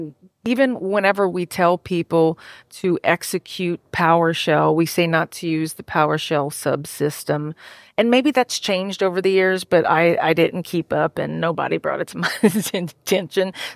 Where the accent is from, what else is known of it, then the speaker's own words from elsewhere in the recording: Louisiana, United States; accent: Cajun; My mouth is dry, so you're going to hear my Cajun accent, and I'm kind of tired.